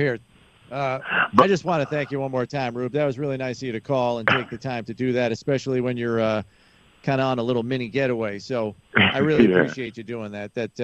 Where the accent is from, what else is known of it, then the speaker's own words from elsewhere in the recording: New York, United States; now in Buffalo, United States; But yeah, I'm from I'm original. I mean, I grew up on Long Island.